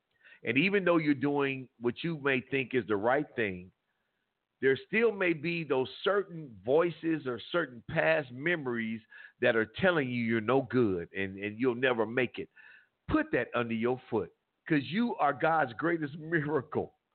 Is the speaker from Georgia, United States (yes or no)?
no; Compton, California, United States; Because before I raised in Compton, I was created in him.